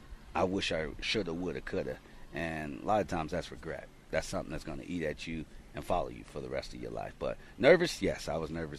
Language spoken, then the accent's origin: English; Oklahoma City, Oklahoma, United States; also born or lived in Ohio / Pennsylvania / New York / Wyoming; now in Colorado, United States; We're originally from Oklahoma, but we've gotten to see the world too. You know, we've gotten to travel, you know, live in Ohio, Pennsylvania, New York, Wyoming, and so now Colorado.